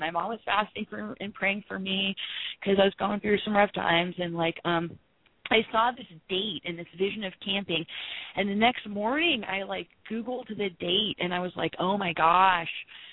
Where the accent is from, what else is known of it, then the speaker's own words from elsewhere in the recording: California, United States; And it reminded me of the hills that I grew up in California, like in Northern California, like, you know, in like the Napa wine country